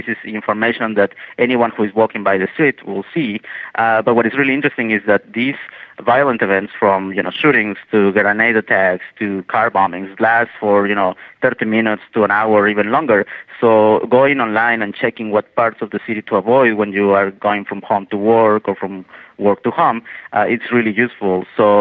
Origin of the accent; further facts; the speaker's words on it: Mexico; English is a second language; as I'm from Mexico